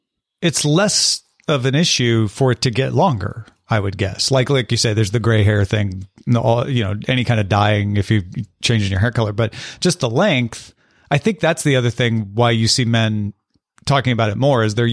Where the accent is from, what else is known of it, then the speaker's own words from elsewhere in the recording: East Coast, United States; We're from the East Coast looking at the weird Oklahomans and Floridans.